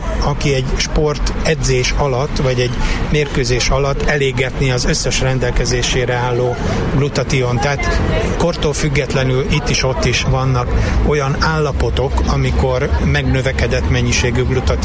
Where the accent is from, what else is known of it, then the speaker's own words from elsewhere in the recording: Szeged, Csongrád-Csanád, Hungary; Én szegedi vagyok, nálunk a kézilabda és a kajakkenu az elsődleges sportok